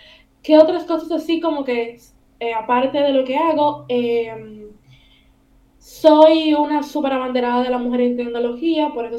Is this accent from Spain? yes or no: no; Dominican Republic; soy dominicana, vivo en República Dominicana.